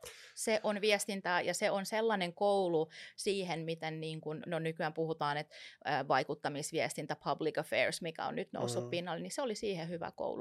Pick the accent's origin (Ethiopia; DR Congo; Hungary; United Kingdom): United Kingdom; England; now in Finland; lapsenahan mä koin Englannissa, että mä oon suomalainen vieraassa maassa, mutta sittenhän se kääntyi niin, että mä koin, että mä oon englantilainen. Ja nyt sitten, kun me silloin muutettiin Suomeen